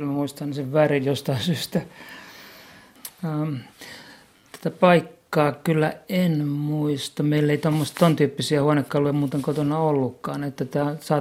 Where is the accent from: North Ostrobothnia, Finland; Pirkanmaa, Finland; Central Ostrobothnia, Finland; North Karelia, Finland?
Pirkanmaa, Finland; Tampere; mähän kävin sitten ruotsalaisen koulun kyllä Tampereella. Että mä oon nyt kaksikielinen